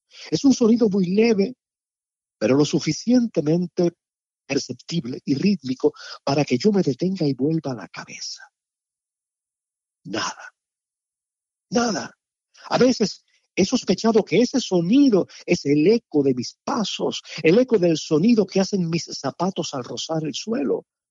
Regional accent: Palma Soriano, Santiago de Cuba, Cuba; me devuelven a mi infancia en Palma Soriano

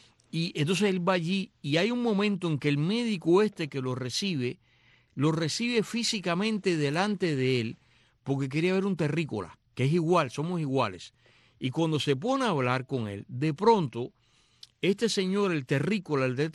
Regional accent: Cuba

